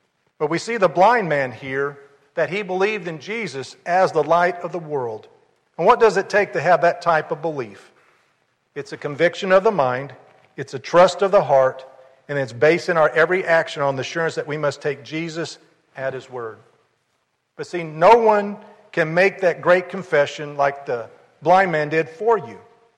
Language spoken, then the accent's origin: English; Madison, Indiana, United States; When I was growing up in Madison, Indiana, I was probably 4, 5, or 6 years old.